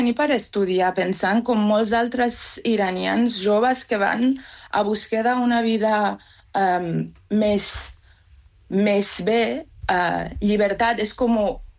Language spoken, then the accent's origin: Catalan; Isfahan, Iran; Catalan is a second language; moved away as an adult; now in Spain; Jo soc d'Isfahan.